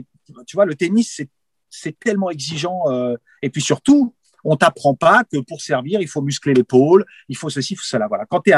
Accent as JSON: {"language": "French", "town": "Paris", "region": "Île-de-France", "country": "France", "tie": "born there", "said": "je suis né dans le Marais, donc. Dans le centre de Paris, donc pour faire du sport, c'est compliqué."}